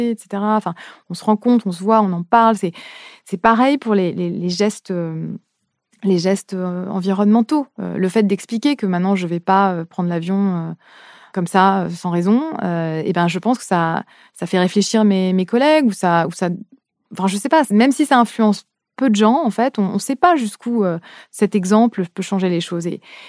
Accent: France; Surtout en tant que Française, c'est vraiment, je trouve ça difficile.

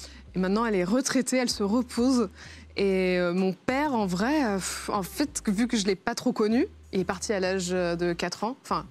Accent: Île-de-France, France; Enfin, je suis née à Paris, mais j'ai toujours vécu en banlieue. J'ai jamais habité à Paris.

